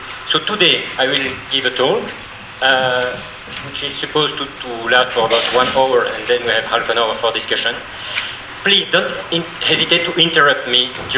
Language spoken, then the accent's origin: English; Belgium; now in Marseille, France; I'm coming from Belgium. I'm Belgian, and I used to work in the Université Libre de Bruxelles in Brussels until last year. And since 1 year, I'm now working in France, in the south of France, in Marseille.